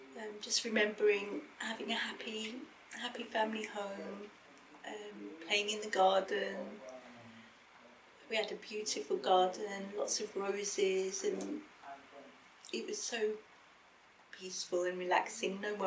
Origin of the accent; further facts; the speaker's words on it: Mauritius; born there; I was born in Mauritius, which is a small island near the bottom of South Africa. I was born in 1969, many years ago.